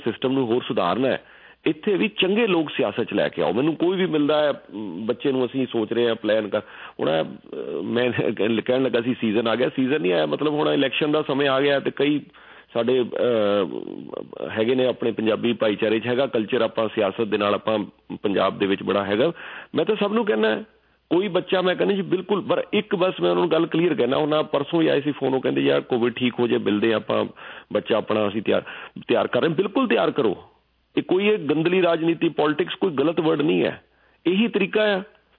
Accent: Canada; ਮੈਂ ਕਿਹਾ ਜੀ ਅਸੀਂ ਕੈਨੇਡੀਅਨ ਹਾਂ ਬਸ

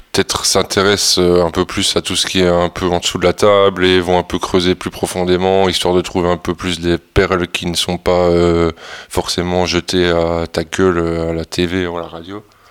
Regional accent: Wallonia, Belgium; also born or lived in Liège; je suis né à Raucourt, donc ça on peut appeler vrai Liégeois. Mais voilà, mes parents ont déménagé dans le sud de Luxembourg, du côté d'Arlon. Donc aux trois frontières, France, Luxembourg, Belgique, donc j'ai un peu vivoté dans ces eaux-là.

